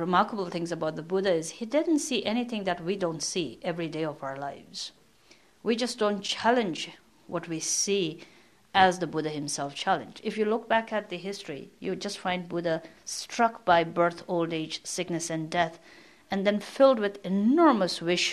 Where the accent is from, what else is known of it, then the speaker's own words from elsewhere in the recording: North India, India; I grew up in India where Hinduism is very strong. I grew up in North India where there are a lot of Muslims, and I had a lot of friends who are Muslims. And I did spend a number of years going to a Catholic convent school.